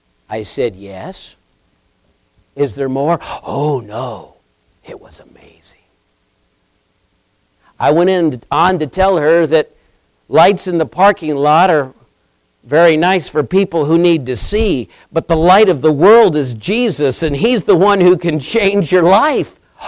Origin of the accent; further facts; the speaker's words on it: Winston-Salem, North Carolina, United States; born there; I was born in the Baptist hospital in Winston-Salem, North Carolina